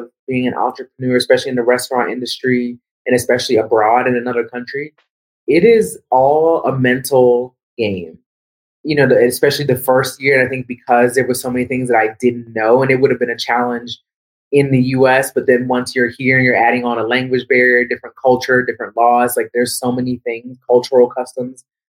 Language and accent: English; Washington, D.C. area, United States; I'm actually from the Washington, D.C., Maryland, D.C. area originally